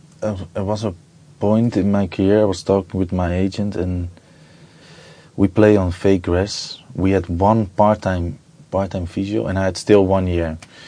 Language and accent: English; Rotterdam, South Holland, Netherlands; English is a second language; I grew up in Rotterdam. Even I'm not from the city. I was since 7. I was there every day.